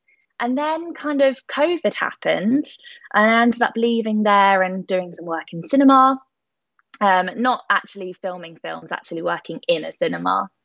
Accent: Chertsey, South East England, United Kingdom; I was born in Chertsey, so 5 minutes down the road from Thorpe Park, and I feel like I was practically raised at Thorpe Park.

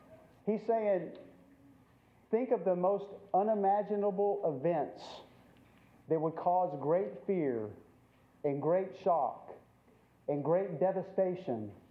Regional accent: Lubbock, Texas, United States; I grew up in Lubbock, Texas, most of my growing up days.

